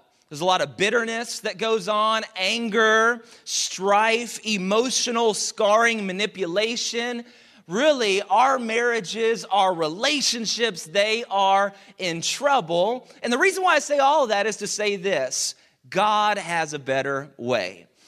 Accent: Dallas, Texas, United States; I'm from Dallas, if you didn't know, and so I'm learning to love the Texans.

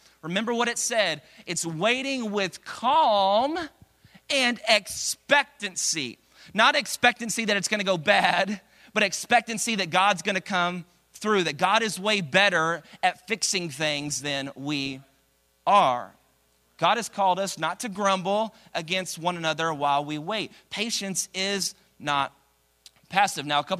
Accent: Dallas, Texas, United States; I'm from Dallas, and when we got married, she came to Dallas to be with me there.

